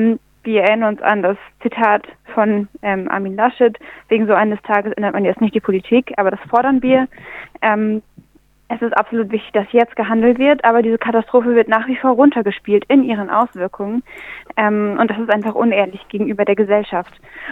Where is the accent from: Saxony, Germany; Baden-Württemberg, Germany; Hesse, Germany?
Saxony, Germany; Leipzig; Ich komme aus Leipzig.